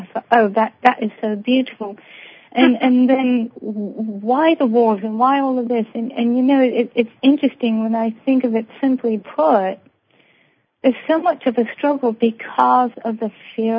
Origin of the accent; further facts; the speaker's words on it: Blackpool, North West England, United Kingdom; born there; you and I are both war babies, and I was born in Blackpool in 1942 when the Blitz was taking place.